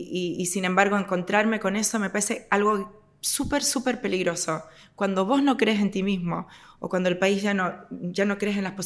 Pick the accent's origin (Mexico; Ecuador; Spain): Spain; me crié en España con un padre canario, una madre norteamericana, algo bastante particular, y los dos me enseñaron las dos culturas